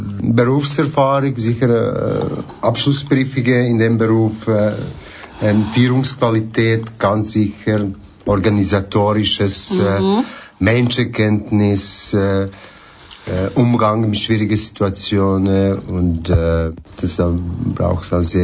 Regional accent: Serbia; moved away as an adult; now in Switzerland; ich komme ursprünglich aus Serbien, bin 1968 geboren in Serbien, bin dort aufgewachsen, mit 18 bin ich in die Schweiz gekommen. Das war 1986.

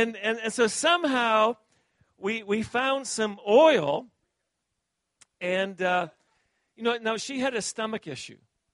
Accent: New York City, New York, United States; also born or lived in Canada; because I'm Canadian, but I was raised in New York City.

